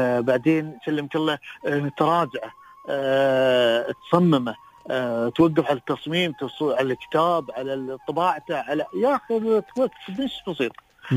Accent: United Arab Emirates; عندنا في الامارات الشماليه والعين

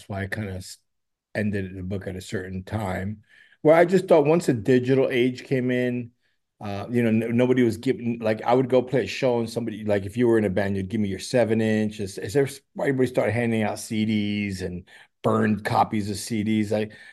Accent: New York City, New York, United States; Don't forget, I'm from New York City, where the scene was kind of meshed with the art scene

